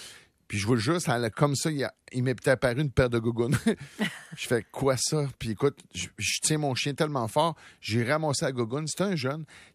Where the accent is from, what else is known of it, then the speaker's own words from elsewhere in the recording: Lac-Drolet, Quebec, Canada; il y a des caves par chez nous à Lac Drolet, des plus vieux, tu sais, on était jeunes, hein, peut-être 10, 12 ans, là.